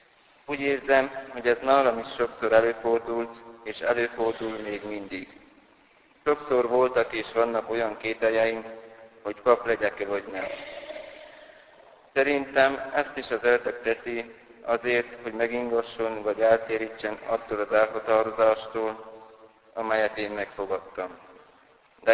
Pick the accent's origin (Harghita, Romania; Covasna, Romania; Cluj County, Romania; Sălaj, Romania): Harghita, Romania; Sâncrăieni; also born or lived in Miercurea Ciuc; első éves kispap vagyok. Csíkszeredában születtem 1997. augusztus 23-án. Szülőfalumban Csíkszentkirályon nevelkedtem